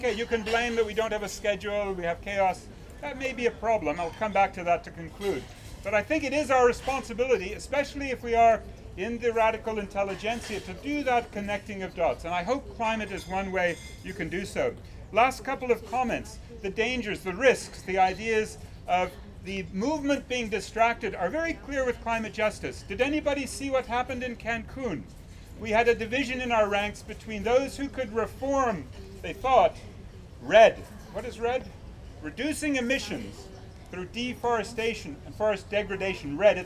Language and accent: English; Ireland; born there; I was born in Ireland, I can tell you.